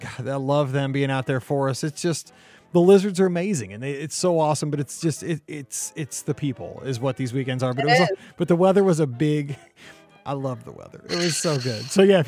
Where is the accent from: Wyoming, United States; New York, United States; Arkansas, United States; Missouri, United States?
Missouri, United States; St. Louis; You know, I'm from St. Louis.